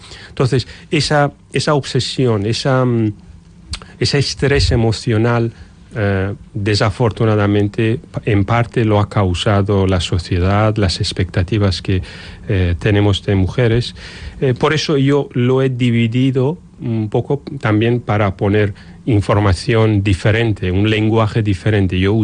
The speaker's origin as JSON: {"language": "Spanish", "town": "Bilbao", "region": "Basque Country", "country": "Spain", "said": "que soy de Bilbao, que vivo aquí."}